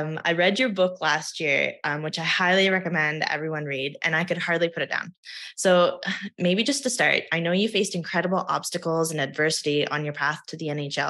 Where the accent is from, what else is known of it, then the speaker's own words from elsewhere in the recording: Calgary, Alberta, Canada; growing up in Calgary, I watched a lot of hockey